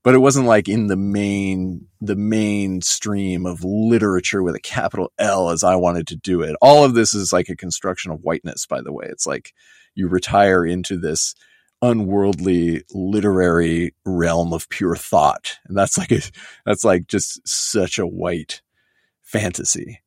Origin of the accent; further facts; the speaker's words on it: Oregon, United States; I grew up in Oregon, which is an extremely historically white place